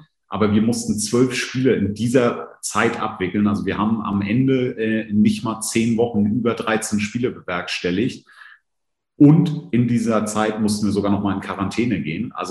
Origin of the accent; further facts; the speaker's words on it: Northern Germany, Germany; born there; Habe auch ein paar Jahre in Süddeutschland verbracht, also zwar als gebürtiges Nordlicht, aber die Gepflogenheiten von Bayern sind mir durchaus noch bekannt